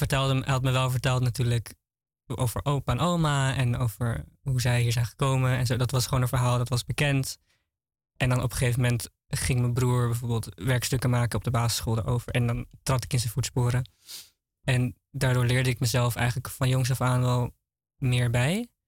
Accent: Haarlem, North Holland, Netherlands; in Haarlem-Zuid. Ik ben geboren en getogen Haarlemmer.

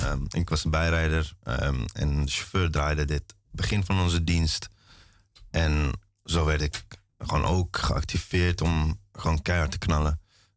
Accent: Apeldoorn, Gelderland, Netherlands; born there; also born or lived in Amsterdam; Amsterdam Noord, nooit gewoond. Ik kwam uit Slotervaart. Geboren in Apeldoorn

